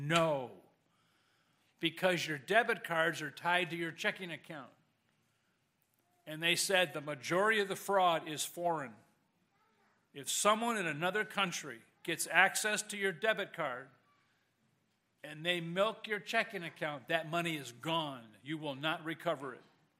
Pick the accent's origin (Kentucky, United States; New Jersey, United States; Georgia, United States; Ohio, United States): Ohio, United States; Toledo; I grew up with Dave in Toledo.